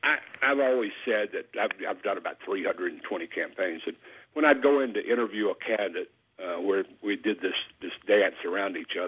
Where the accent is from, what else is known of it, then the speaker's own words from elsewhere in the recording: Louisiana, United States; also born or lived in Port Arthur, Texas; well, I call Louisiana my home state because I left Port Arthur, Texas, very young.